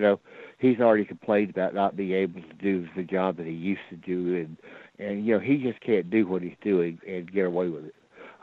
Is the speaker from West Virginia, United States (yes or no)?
yes; Washington, West Virginia, United States; I'm just from Washington, so I mean, you know, it's near Harper's Ferry.